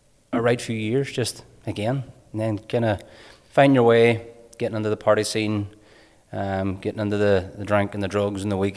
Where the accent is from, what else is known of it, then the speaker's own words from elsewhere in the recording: Derry, Northern Ireland, United Kingdom; Where I'm from is, obviously, I'm from Derry.